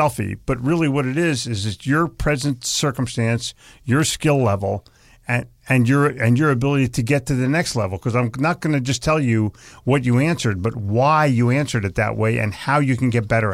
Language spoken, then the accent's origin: English; Philadelphia, Pennsylvania, United States; And I'm from Philadelphia myself, so I deserve heckling, but we expect it, so it's no problem.